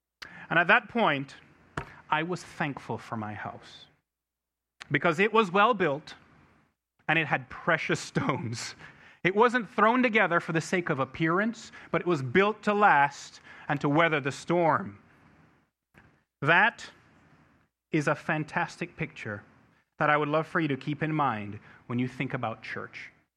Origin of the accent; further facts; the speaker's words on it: Jamaica; I grew up in Jamaica, like the island, not Queens, you know, but on the island.